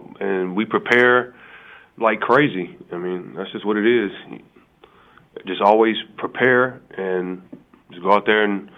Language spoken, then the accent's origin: English; Galveston, Texas, United States; I mean, I'm from Texas, so we should see them and the Texans on TV a lot.